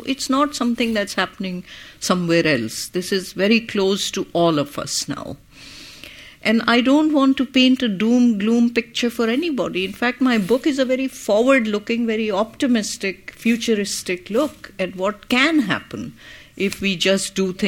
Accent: New York, United States; You know, I'm from New York.

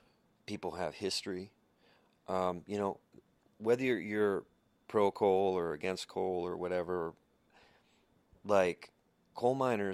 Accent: Minnesota, United States; You know, I felt very, even though I'm from Minnesota, I felt very, very connected to West Virginia.

